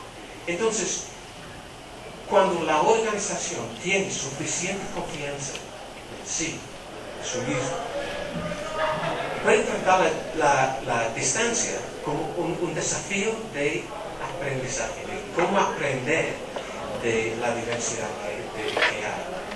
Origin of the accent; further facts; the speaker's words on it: England, United Kingdom; como en mi país, Inglaterra